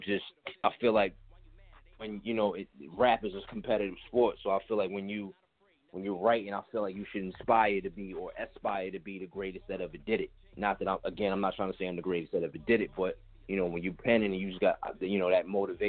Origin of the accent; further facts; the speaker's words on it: Bronx, New York, United States; now in Tampa, United States; I'm originally from the Bronx, New York. And I, you know, of course, like you said, I live out here in Tampa now